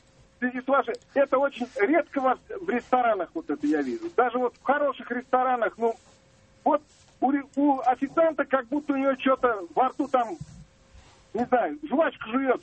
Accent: Kazan, Tatarstan, Russia; я из Казани.

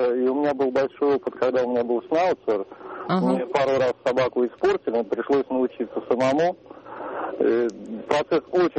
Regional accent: Moscow, Russia; я из Москвы.

